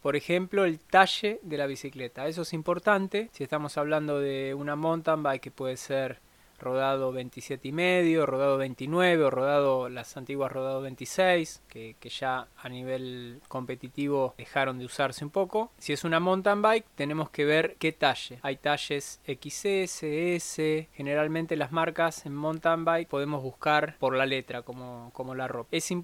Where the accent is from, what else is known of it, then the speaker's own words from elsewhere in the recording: La Pampa, Argentina; accent: pampeano; Bueno, yo hablo pampeano.